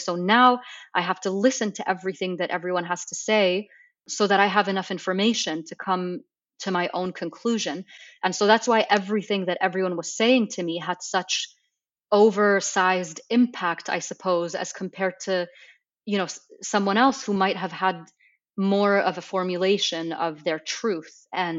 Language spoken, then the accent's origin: English; Egypt; I grew up in Egypt and I grew up in a Muslim family that wasn't very religious